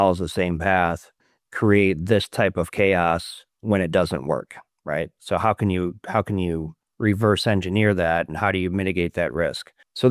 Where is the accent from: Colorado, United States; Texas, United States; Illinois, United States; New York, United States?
New York, United States; So I grew up in Western New York. My dad's still an excavation contractor. My mom was a kindergarten teacher. We didn't come from money.